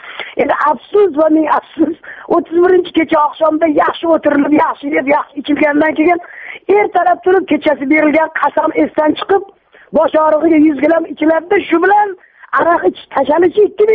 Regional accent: Tashkent, Uzbekistan; toshkentlik men aniq bilaman, chunki men toshkentlikman, Toshkentda tug'ilib o'sganman.

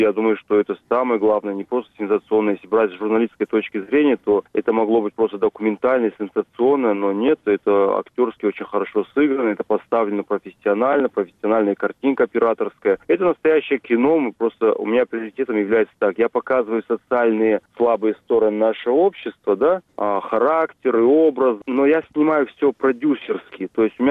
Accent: North Ossetia–Alania, Russia; Я осетин. И как ни странно, вот в Осетии эта тема была бы непонятна, потому что лично у нас вот в Осетии, во Владикавказе, в Северной Осетии, в Южной Осетии

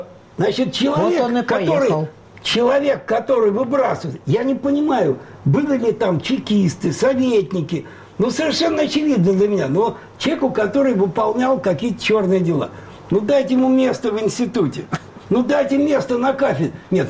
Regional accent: Russia; Ведь вы понимаете, я россиянин.

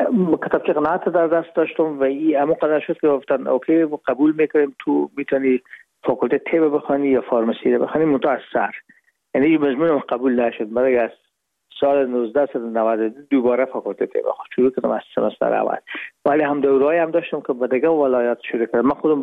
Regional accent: Herat, Afghanistan; moved away as an adult; now in Hamburg, Germany; رفتیم از کابل به هرات و پیش از که فاکولته رو پایان برسانیم یا دیپلم بگیریم از هرات از طریق زمینی داخل مرز ایران شدیم، از مرز ایران گذشتیم و داخل پاکستان و از پاکستان و قاچقی آمدیم با آلمان. یعنی میشد سال 1369 که ما به هامبورگ رسیدیم

